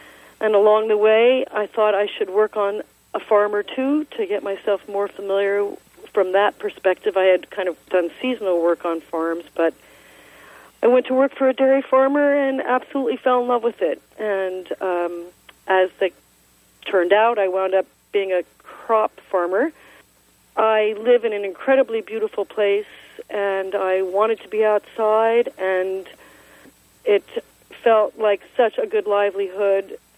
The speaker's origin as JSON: {"language": "English", "region": "East Coast", "country": "United States", "tie": "born or raised there", "said": "And I grew up on the East Coast."}